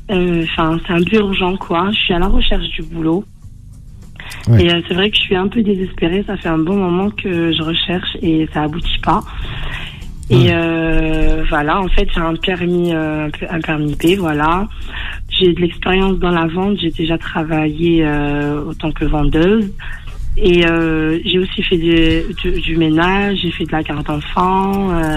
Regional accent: Paris, Île-de-France, France; Donc, je suis dans le 93, je suis de Paris, voilà.

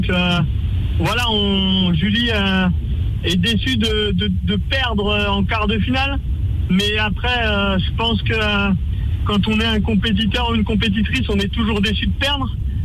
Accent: France; quand les jeux sont chez nous en France et qu'on a un athlète de haut niveau, on n'a qu'une envie, c'est de le vivre.

